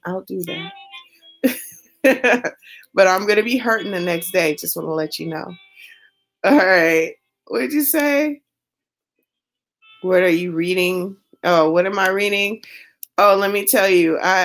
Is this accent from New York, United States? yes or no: no; California, United States; Where am I from? I'm from the West Coast. West Side? I'm from California.